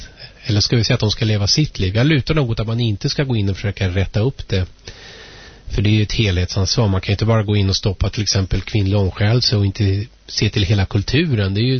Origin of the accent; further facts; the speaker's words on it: Saltsjöbaden, Stockholm County, Sweden; Jag växte upp i Saltis och kom ut senare in till stan, upptäckte klasskillnader.